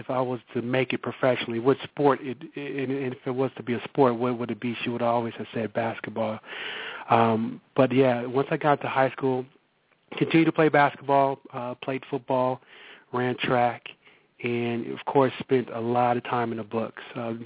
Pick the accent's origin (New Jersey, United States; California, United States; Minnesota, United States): California, United States; Berkeley; Everyone growing up in Berkeley, coming through all the doing all the basketball and baseball leagues in Berkeley. My family is all from Berkeley. Uncles and aunts, they're all from Berkeley.